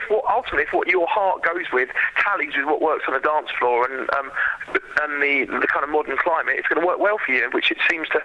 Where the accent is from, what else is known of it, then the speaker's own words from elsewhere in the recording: London, United Kingdom; I'm from London, so London's a huge city